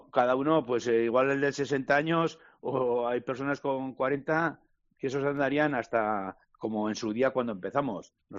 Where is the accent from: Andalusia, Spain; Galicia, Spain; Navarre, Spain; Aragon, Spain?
Navarre, Spain; Pamplona; prácticamente somos de Pamplona, la Cendea de Cizur y Cizur Mayor